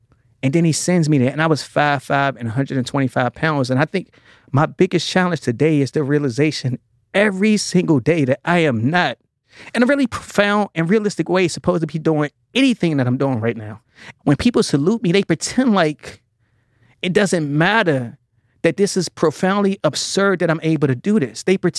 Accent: United States; And I am an American citizen. I consider myself a Black American poet.

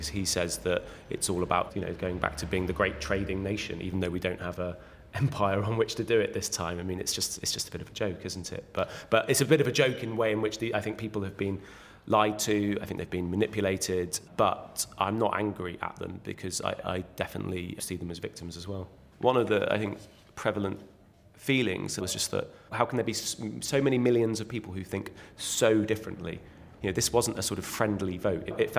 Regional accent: Bristol, South West England, United Kingdom; moved away as an adult; also born or lived in Spain / Brussels; I'm from Bristol originally. I'd actually been living abroad for a few years. I lived in Spain, and I actually also lived in Brussels

